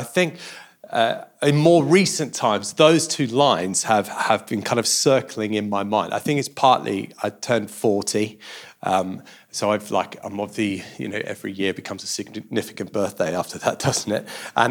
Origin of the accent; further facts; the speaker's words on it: Australia; I did grow up in Australia. You can't really hear it in my accent anymore